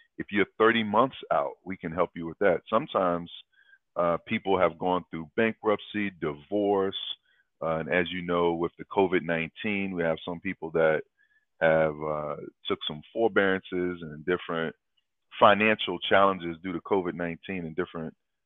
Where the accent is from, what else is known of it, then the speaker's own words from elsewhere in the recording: Lynchburg, Virginia, United States; now in Waldorf, United States; I was born and raised in Lynchburg, Virginia, which is a little bit south from here.